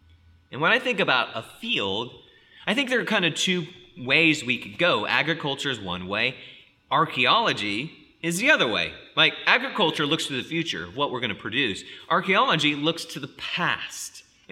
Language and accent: English; United States; That's because I grew up in the West. I grew up in American society, perhaps the most individualistic culture that history has ever produced.